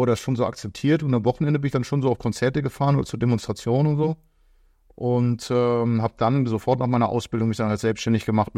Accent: Stockelsdorf, Schleswig-Holstein, Germany; Bin dann gut behütet aufgewachsen hier in Stockelsdorf, ein kleiner Vorort von Lübeck.

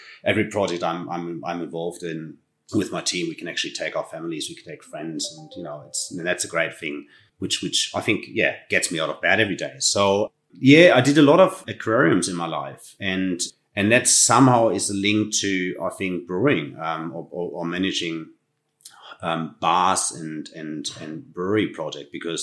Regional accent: Germany; English is a second language; I'm from Germany

